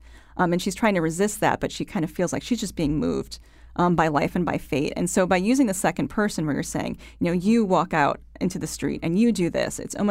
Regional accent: Connecticut, United States; So when I say I'm from Connecticut, people say, oh, and they kind of shake their head because they think they know where I'm coming from.

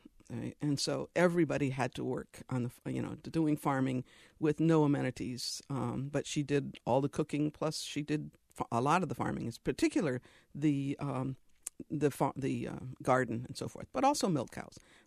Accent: Worcester, New York, United States; Well, Worcester, New York is a very little town, had 1,000 population and probably many more animals than it had people. And we lived on a farm up in the hills, and it was a dairy farm.

